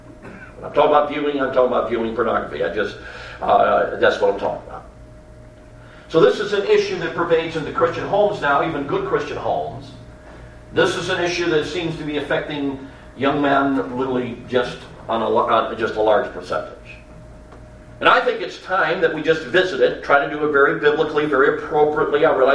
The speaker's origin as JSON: {"language": "English", "town": "Chicago", "region": "Illinois", "country": "United States", "tie": "born or raised there", "said": "I grew up in Chicago."}